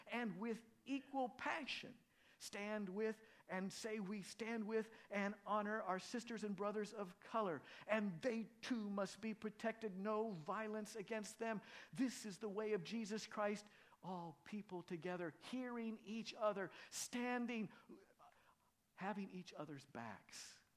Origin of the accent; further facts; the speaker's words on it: Acton, Indiana, United States; I grew up in Acton, Indiana, and I could tell you stories about Acton, Indiana when I was growing up.